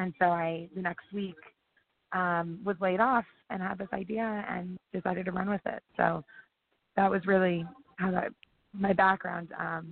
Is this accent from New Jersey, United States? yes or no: yes; New Jersey, United States; also born or lived in Wisconsin / Chicago, Illinois; So I I'm from New Jersey originally, and ended up going out to Wisconsin undergrad and landed a job at the Oprah Winfrey Show in Chicago.